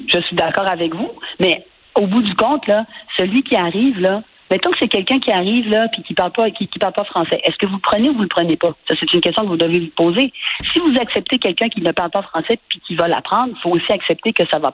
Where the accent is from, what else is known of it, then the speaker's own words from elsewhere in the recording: Quebec, Canada; Pourquoi moi, je le sais, c'est ma ville natale, je le sais quand je vais au centre-ville puis on n'est pas capable de se servir en français